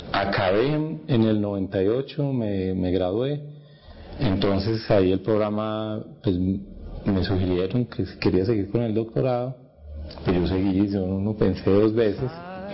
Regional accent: Dosquebradas, Risaralda, Colombia; also born or lived in Manizales; Bueno, yo nací en Manizales, pero viví todo el tiempo en Pereira, en Dos Quebradas, Risaralda. Ese es el municipio ahí al lado de Pereira. Ahí viví, ahí hice la primaria

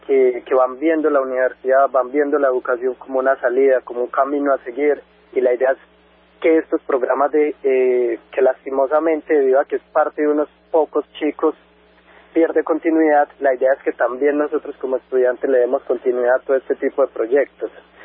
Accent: Ituango, Antioquia, Colombia; yo soy de Ituango, Antioquia, una región algo olvidada que ahora se conoce mucho por el tema de la represa

